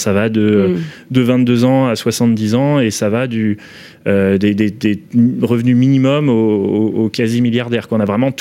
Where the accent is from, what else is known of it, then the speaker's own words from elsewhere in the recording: Paris, Île-de-France, France; On est une équipe moyenne d'âge 28-29 ans, on est parisien